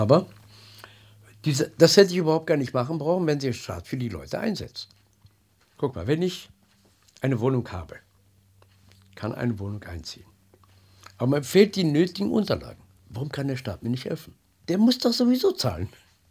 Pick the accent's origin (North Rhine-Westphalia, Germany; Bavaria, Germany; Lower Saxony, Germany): North Rhine-Westphalia, Germany; born there; moved away as an adult; now in Bad Hersfeld, Germany; Also ich wollte nur erklären, wo ich geboren bin und Ruhrgebiet.